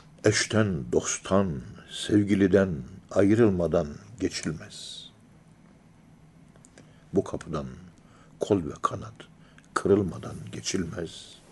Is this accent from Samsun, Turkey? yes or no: no; Ankara, Turkey; Ankara'nın yerlisiyim. Şehirden hiç çıkmamışım.